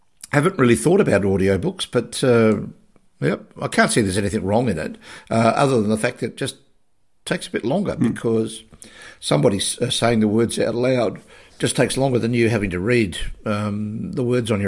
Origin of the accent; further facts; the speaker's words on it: South Australia, Australia; I'm originally from South Australia